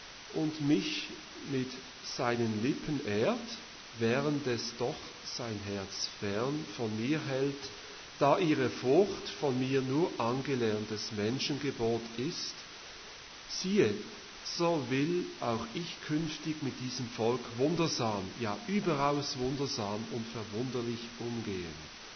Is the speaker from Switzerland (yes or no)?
yes; Switzerland; Und bei uns in der Schweiz ist es ja gerade umgekehrt.